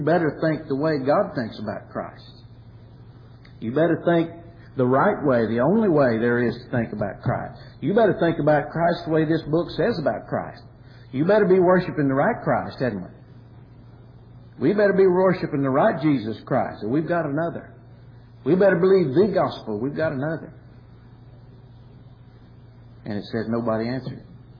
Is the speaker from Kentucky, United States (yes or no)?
yes; Kentucky, United States; I didn't. I say law. I'm from Kentucky, sorry.